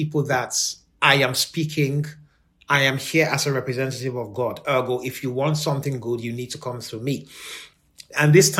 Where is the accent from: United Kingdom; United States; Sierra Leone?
Sierra Leone; Growing up in Sierra Leone, if you did not have a child, there was something wrong with you.